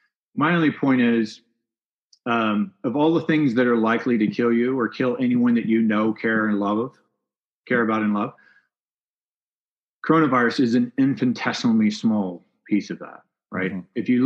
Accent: Texas, United States; I grew up in Texas, joined the military right out of high school, became a Navy SEAL

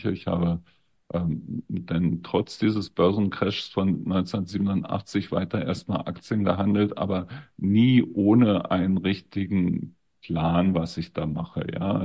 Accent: Berlin, Germany; Also ich bin in Berlin geboren und bin dort aufgewachsen. Ich bin nie aus Berlin rausgekommen, tatsächlich.

